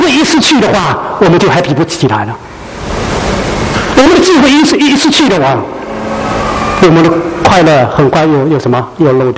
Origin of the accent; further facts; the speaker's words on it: China; 我们中国人所追求的，我们中国人所期望的